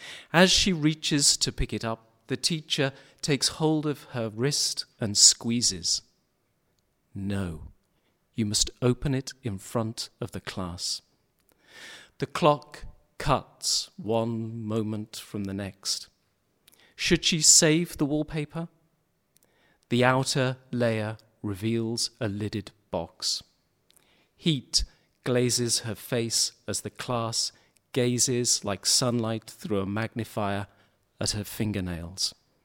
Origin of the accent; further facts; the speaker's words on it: St Ives, South West England, United Kingdom; moved away as an adult; now in London, United Kingdom; Well, I was born in Cornwall and spent the first 18 years of my life living in St. Ives. So I'm from the south, but like a lot of Cornish young people, there was no work and I wanted to get an education. And so I left and moved to London.